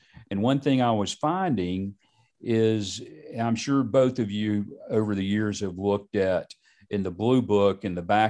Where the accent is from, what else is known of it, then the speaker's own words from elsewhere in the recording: Charlotte, North Carolina, United States; And we were at the North South Doubleheader in Charlotte. I grew up in Charlotte.